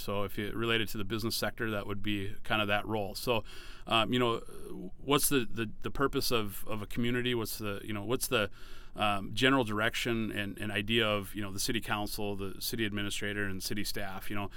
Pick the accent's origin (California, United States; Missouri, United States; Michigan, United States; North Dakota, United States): North Dakota, United States; Hillsboro; So, I grew up in Hillsboro, North Dakota, a nice little small town on I-29 on the eastern part of North Dakota. Town of about, well, when I was growing up, about 1,200 people.